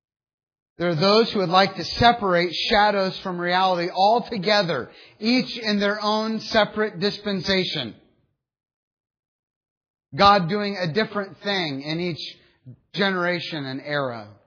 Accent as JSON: {"language": "English", "town": "Dunkirk", "region": "Ohio", "country": "United States", "tie": "born or raised there", "said": "the railroad tracks immediately behind my house where I grew up on Cherry Street in Dunkirk, Ohio."}